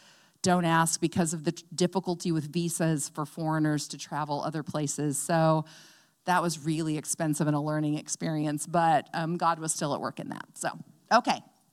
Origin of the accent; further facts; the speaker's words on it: United States; Bi Amerik Khun, which means I am American.